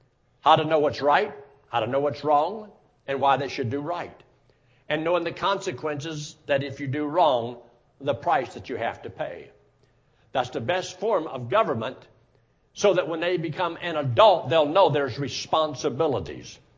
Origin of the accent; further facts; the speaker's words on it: United States; born there; And I was born in America, and my first birth is a physical birth.